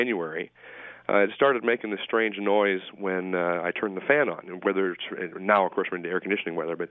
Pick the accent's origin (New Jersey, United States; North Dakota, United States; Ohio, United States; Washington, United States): North Dakota, United States; Well, I'm originally from North Dakota, so I can appreciate it.